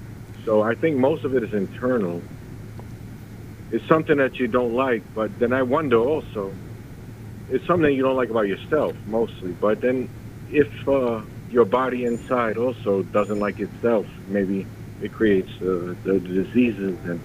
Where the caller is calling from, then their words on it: Brooklyn, New York, United States; in Brooklyn.